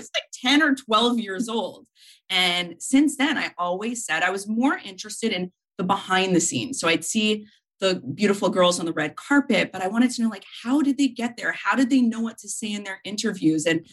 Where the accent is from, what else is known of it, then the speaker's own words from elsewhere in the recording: Montreal, Quebec, Canada; I'm from Montreal. I live in Montreal and we have, and I'm Jewish. I live in a very small Jewish bubble here in Montreal.